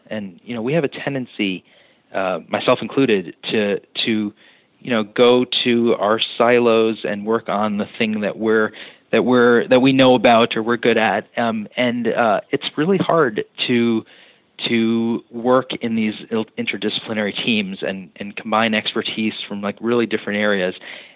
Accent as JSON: {"language": "English", "region": "New Jersey", "country": "United States", "tie": "born or raised there", "said": "Yeah, well, I grew up in New Jersey"}